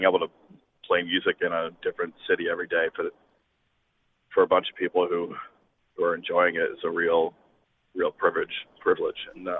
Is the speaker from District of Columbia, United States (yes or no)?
yes; Washington, District of Columbia, United States; I grew up in Washington, D.C., and I was playing with my band there.